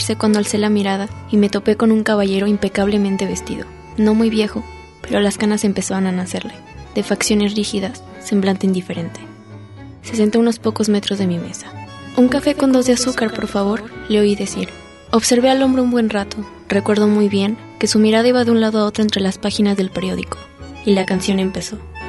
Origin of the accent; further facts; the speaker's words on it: Guadalajara, Jalisco, Mexico; Además, soy tapatía.